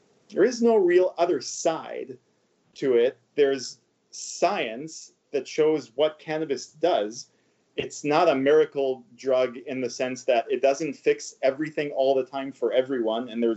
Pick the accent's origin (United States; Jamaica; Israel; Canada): Israel; Tel Aviv, Tel Aviv District; I grew up in Tel Aviv. And where I grew up, everyone goes to the army.